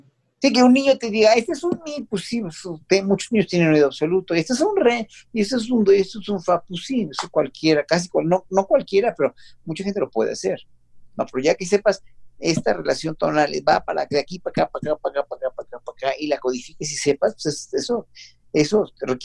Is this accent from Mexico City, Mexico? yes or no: yes; Mexico City, Mexico; Soy de aquí, de la Ciudad de México. Nací en la calle de Varsovia número 51, que hoy día eso era un hospital, y hoy día es una iglesia católica coreana.